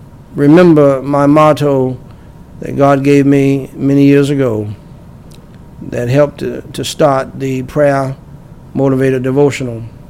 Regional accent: United States; One of those odds is I'm from America and she's from Jamaica.

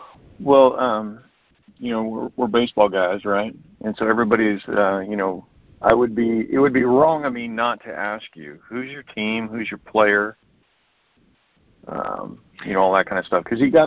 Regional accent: Colorado, United States; because I think there's a lot of guys that were following the Braves just because I grew up in Colorado.

